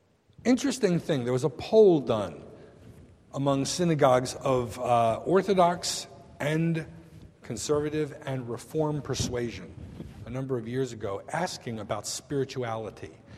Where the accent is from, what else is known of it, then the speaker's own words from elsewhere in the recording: United States; I grew up in America. I'm American by citizenship, but that hasn't erased my Jewish identity.